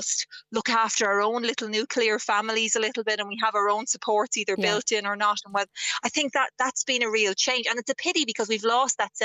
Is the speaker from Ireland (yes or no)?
yes; Tallaght, Leinster, Ireland; I'm from Tallaght originally